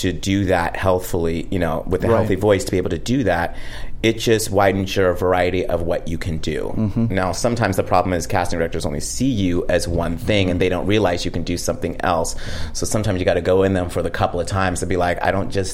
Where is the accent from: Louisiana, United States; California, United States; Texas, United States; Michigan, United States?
California, United States; Santa Rosa; When I was, I grew up in Northern California, Santa Rosa, and we had community theaters there.